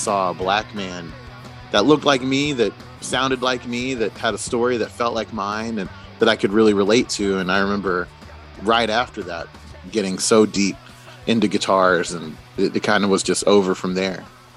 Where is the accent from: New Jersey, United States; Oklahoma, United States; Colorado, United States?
Oklahoma, United States; So I felt like when I moved from Oklahoma to the East Coast, that was kind of the first time that I was able to kind of like peek my head out from the covers